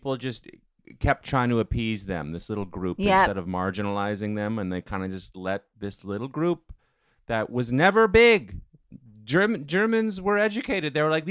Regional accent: Canada; I'm from Canada

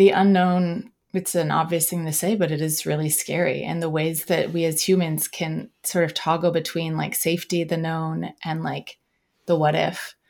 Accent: Northwest, United States; I grew up in the Northwest of the United States.

